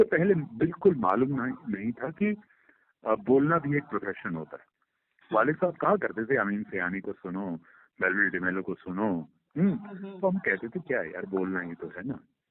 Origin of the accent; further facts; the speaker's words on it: Punjab, India; also born or lived in Delhi; मेरे हम लोग पंजाब से आते हैं तो पंजाब में मतलब वो जो आपस में लोग एक दूसरे को खत लिखा करते थे